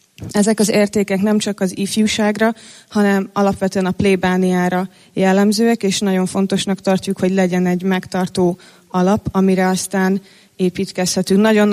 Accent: Budapest, Hungary; beleszülettem Kápmegyerbe, itt nőttem fel

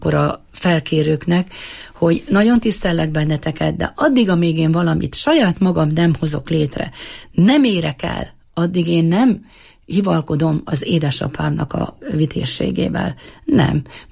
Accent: Eger, Heves, Hungary; egri születésű vagyok, és olyan egri, akinek kardja van.

